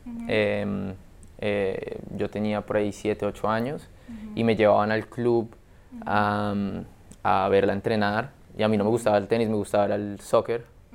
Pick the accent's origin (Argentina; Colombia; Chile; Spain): Colombia; Bogotá; Yo soy de Bogotá